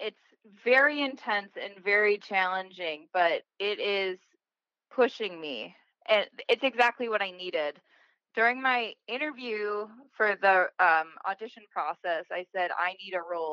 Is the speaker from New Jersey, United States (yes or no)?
no; Wisconsin, United States; I'm from Wisconsin. I live in Milwaukee, Wisconsin currently.